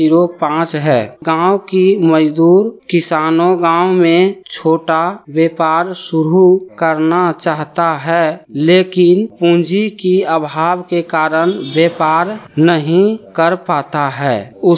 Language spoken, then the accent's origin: Hindi; Bihar, India; मैं जमुई जिला का रहने वाला हूँ। मैं एक पुरुष हूँ। मेरा उम्र 30 वर्ष है। मेरा पिन कोड 81305 है।